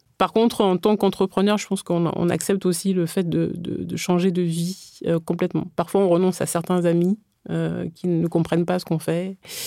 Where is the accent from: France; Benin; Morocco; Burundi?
Benin; comme j'ai grandi au Bénin, j'ai eu cette culture de la perfection, viser la perfection constamment.